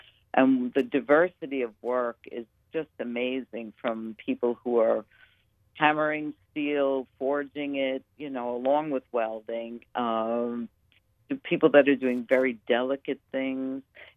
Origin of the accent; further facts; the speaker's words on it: New York City, New York, United States; I was coming from Staten Island. I'm a native New Yorker. And as a young person, I was taking ferries, trains to get to school every day.